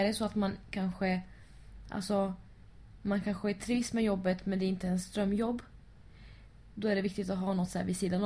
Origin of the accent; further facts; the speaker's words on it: Texas, United States; Swedish is a second language; Jag är från Texas, jag lyssnar på podcast.